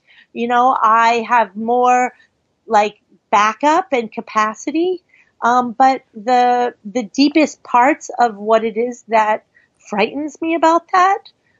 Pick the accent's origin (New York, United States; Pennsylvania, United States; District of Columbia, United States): New York, United States; Long Island; I grew up in a very violent divorce before anybody divorced in my hometown in New York, Long Island